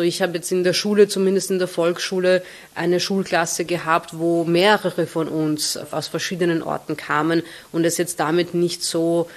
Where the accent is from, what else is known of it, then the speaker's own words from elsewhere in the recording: Hungary; first language Hungarian; German is a second language; Ungarisch ist jetzt natürlich nicht meine beste Sprache, aber meine erste Sprache.